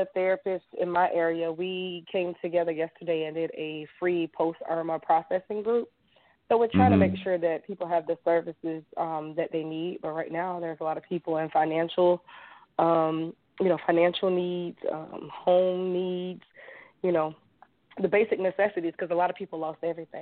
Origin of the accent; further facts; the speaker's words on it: Florida, United States; Born and raised in Florida, but never been to Key West.